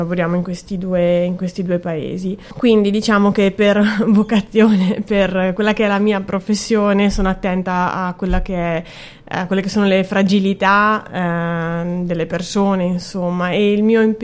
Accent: Badia Polesine, Veneto, Italy; ho 36 anni e sono originaria di Badia Polesine.

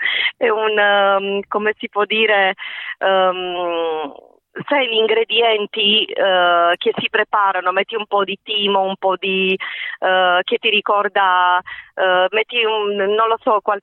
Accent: Bucharest, Romania; Anche se io sono nata a Bucarest, quindi sono una ragazza della capitale.

